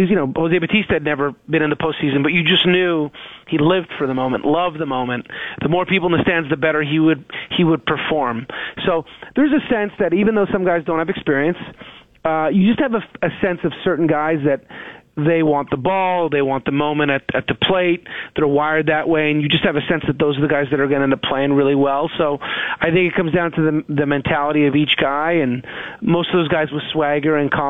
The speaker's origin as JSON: {"language": "English", "country": "Canada", "said": "always going to have pride in Canada, being Canadian. Family still was there."}